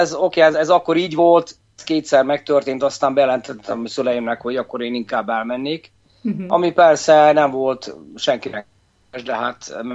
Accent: Senta, Vojvodina, Serbia; Igen, Zentáról származom, a volt Jugoszlávia területéről, ugye ma már csak Szerbiaként ismert ez a terület.

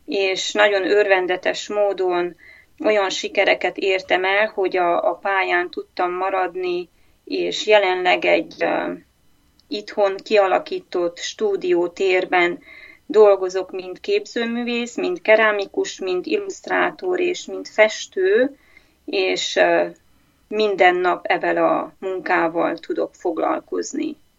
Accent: Transylvania, Romania; moved away as an adult; now in Arnprior, Canada; Erdélyből származom, Erdélyből költöztünk Kanadába 2013-ban, de egy év itt tartózkodás után egy évre visszautaztunk, és aztán véglegesen 2015-ben költöztünk Ottawába, és ott éltünk két évet

